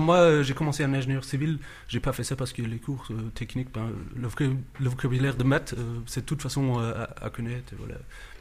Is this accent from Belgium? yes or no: yes; Wallonia, Belgium; accent: German; French is a second language; Des germanophones à Louvain-Neuf, en fait. Vous entendez peut-être, j'ai un léger accent